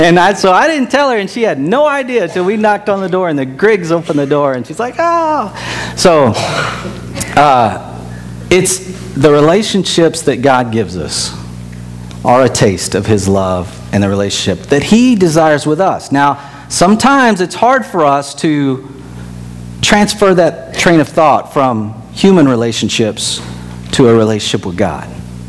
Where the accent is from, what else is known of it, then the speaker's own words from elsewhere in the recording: Texas, United States; also born or lived in St. Louis, Missouri / Thailand / Minnesota; we grew up in Texas. We lived in St. Louis, Missouri for a year and a half. We went to Thailand for 5 years, went to Minnesota for almost 17, came back to Texas.